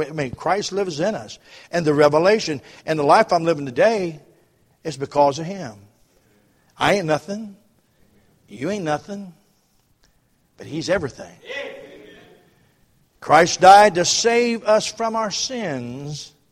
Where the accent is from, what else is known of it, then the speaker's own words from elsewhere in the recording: Loveland, United States; I live in Loveland. I grew up in Loveland where our church is.